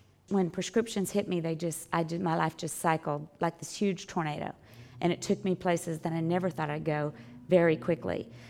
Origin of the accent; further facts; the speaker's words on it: the South, United States; You know, I grew up in the South. I don't know if y'all have figured this out yet, but I didn't grow up around here.